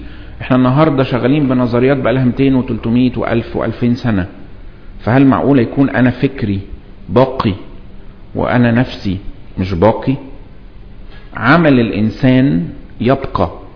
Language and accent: Arabic; Egypt; عشان كده تلاقي احنا كناس مصريين لما نروح الاهرامات نفهم ان ده قبر